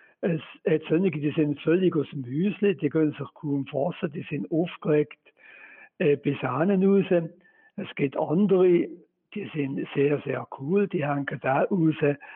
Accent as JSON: {"language": "German", "country": "Switzerland", "said": "in Deutschland ist es nicht anders, zum Beispiel als bei uns in der Schweiz, wir finden das eher negativ."}